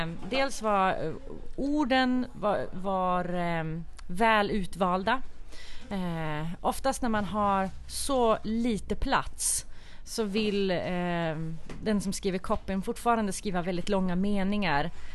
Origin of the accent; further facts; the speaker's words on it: Norrland, Sweden; accent: Norrland dialect; Och nu hör jag att min dialekt slår igenom, men jag är då från Norrland.